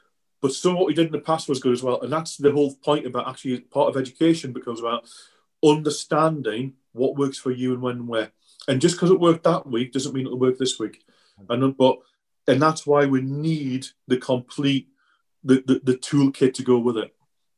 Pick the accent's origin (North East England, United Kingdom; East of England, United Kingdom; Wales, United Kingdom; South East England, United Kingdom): North East England, United Kingdom; I grew up in the Northeast. My uncle was a joiner, worked on the shipyards, swan hunters, on the River Tyne there